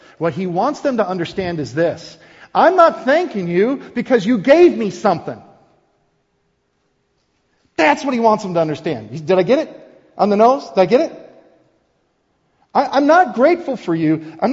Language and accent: English; Wisconsin, United States; also born or lived in South Dakota; now in Iowa, United States; I'm a Northerner. I'm born and raised in Wisconsin, lived in South Dakota, now live in Iowa.